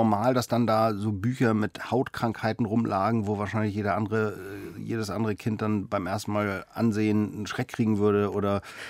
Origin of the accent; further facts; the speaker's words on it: Kiel, Schleswig-Holstein, Germany; Meine Eltern haben sich relativ früh getrennt, als ich 3 war. Mein Vater ist dann zurück nach Griechenland. Ich bin eben dann in Kiel bei meiner Mutter aufgewachsen